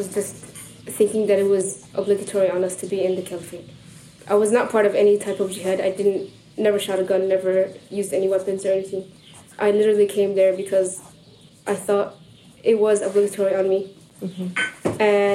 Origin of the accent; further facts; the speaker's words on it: United States; Couldn't do any American things, and I'm born and raised in America. I'm just as equal as an American as any blonde hair, blue-eyed girl, you know?